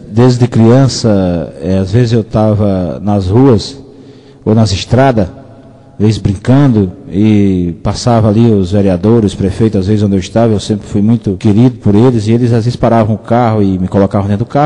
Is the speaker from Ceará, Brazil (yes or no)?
yes; Ceará, Brazil; also born or lived in Goiás; Eu tinha vontade de voltar para a minha terra, e chegando aqui no Ceará